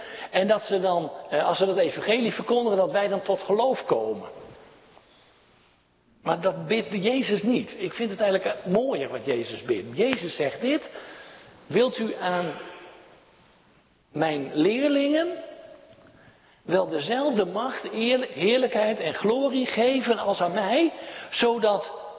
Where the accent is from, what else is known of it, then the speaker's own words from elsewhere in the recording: Friesland, Netherlands; Ja, ik ben een Friese, dan zeg je Meza.